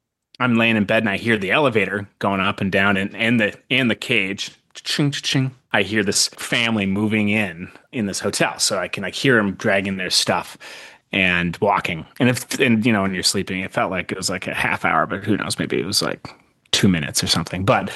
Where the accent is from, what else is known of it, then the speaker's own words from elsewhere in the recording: Minnesota, United States; I'm from Minnesota, Bigfoot's a thing here